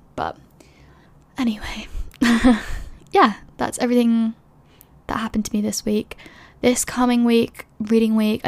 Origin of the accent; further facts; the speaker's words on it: London, United Kingdom; moved away as an adult; now in Edinburgh, United Kingdom; When I was in first year, I moved to Edinburgh from London. I was 18.